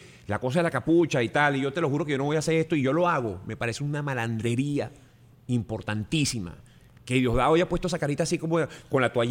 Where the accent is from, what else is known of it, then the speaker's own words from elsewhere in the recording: Venezuela; mi agradecimiento como venezolano